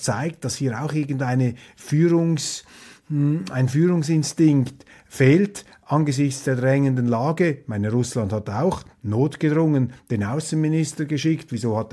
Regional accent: Switzerland; Und ich sage das als Schweizer, der sich natürlich auch große Sorgen macht für unser Land.

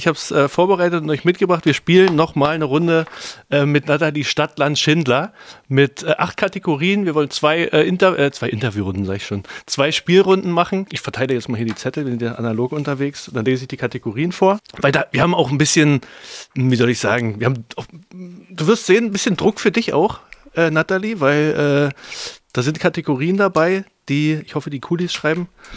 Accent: Berlin, Germany; Müssen wir als Berliner wirklich raten.

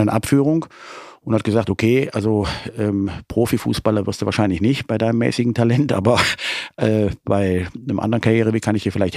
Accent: Leverkusen, North Rhine-Westphalia, Germany; born there; ich bin in Leverkusen geboren

